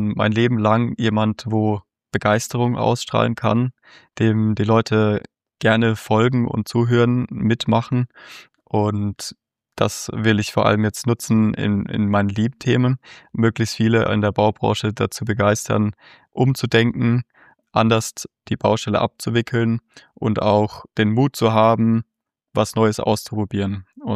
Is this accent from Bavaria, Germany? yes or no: no; Stuttgart, Baden-Württemberg, Germany; born there; now in Freiburg, Germany; Ich wohne derzeit in Freiburg, geboren in Stuttgart.